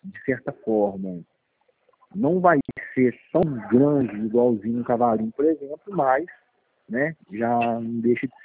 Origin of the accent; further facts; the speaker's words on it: Minas Gerais, Brazil; sou mineiro